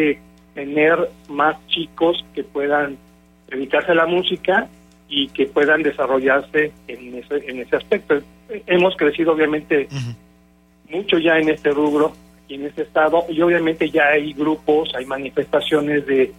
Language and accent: Spanish; Xalapa, Veracruz, Mexico; also born or lived in Guanajuato; Vengo de una familia de tradición musical, y yo nací en Guanajuato, en la capital, pero de muy chico me llevaron a vivir a Xalapa, Veracruz.